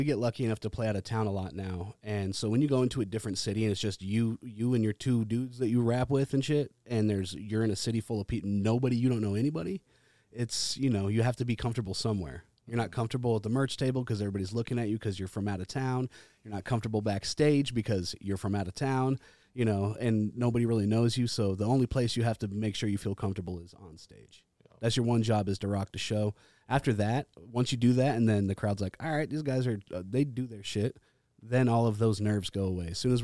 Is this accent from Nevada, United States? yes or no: yes; Reno, Nevada, United States; We're from Reno. We've got to check out Reno. Come to Reno. It's like, we have something special here.